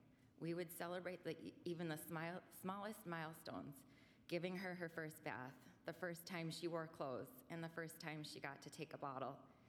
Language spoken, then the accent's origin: English; Morris, Minnesota, United States; I grew up in Morris, and I was a member of First Lutheran Church